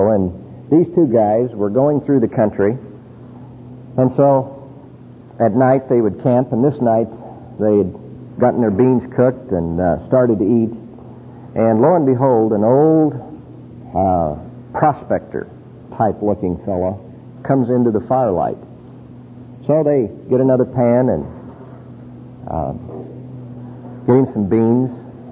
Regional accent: New Mexico, United States; I grew up in New Mexico on a ranch and raised cattle and worked horses

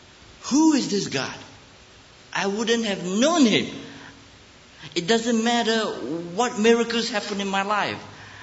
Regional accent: Malaysia; born there; English is a second language; I was born in Malaysia. My dad ran away from China, communist China, when they took over, and he just got in time on a big boat and got to Malaysia.

